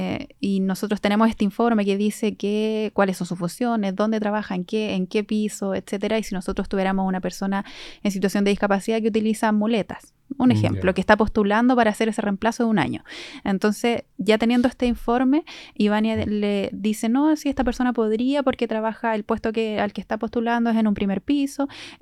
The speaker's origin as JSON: {"language": "Spanish", "town": "Valdivia", "region": "Los Ríos", "country": "Chile", "said": "Yo soy de Valdivia, estudié en Valdivia en la Universidad Austral de Chile, egresé en el año 2019."}